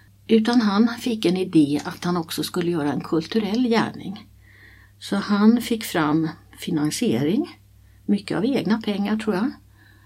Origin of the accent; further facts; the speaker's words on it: Västerås, Västmanland County, Sweden; Jag kommer från Västerås och jag levde mina första 19 år ett stenkast ifrån Jäkneberget.